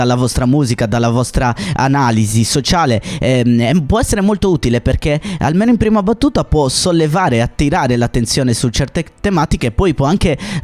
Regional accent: Sardinia, Italy; io sono sardo, siamo entrambi isolani.

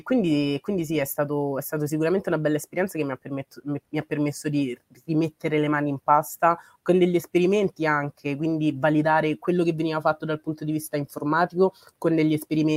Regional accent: Rome, Lazio, Italy; now in Milan, Italy; Io sono di origini nigeriane, ma sono nata a Roma e ho studiato là, diciamo, all'università. Dopodiché, dopo l'università mi sono trasferita mi sono trasferita a Milano

